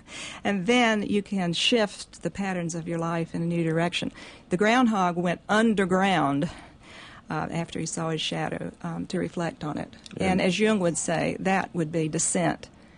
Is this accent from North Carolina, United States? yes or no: yes; North Carolina, United States; So I grew up in Scotland County, North Carolina, which is about 2 hours southeast of here on the way to the coast.